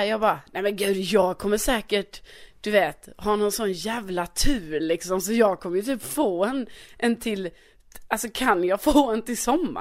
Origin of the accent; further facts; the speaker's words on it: Skåne, Sweden; men jag är ju ändå från Skåne och vi råkar ju ha en egen flagga